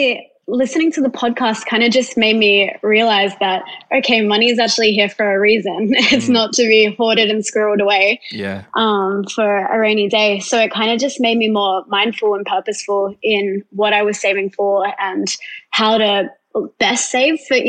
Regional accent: Gold Coast, Queensland, Australia; So I'm from the Gold Coast. I'm 21 at the moment and I'm a school cleaner.

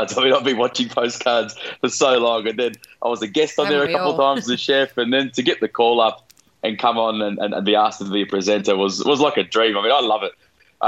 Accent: Victoria, Australia; I remember when I was at school growing up in the West, and you had, you know, all of this conflict sort of in Bosnia and Serbia and everything else, and all of that going on, and then it kind of transferred here to Victoria

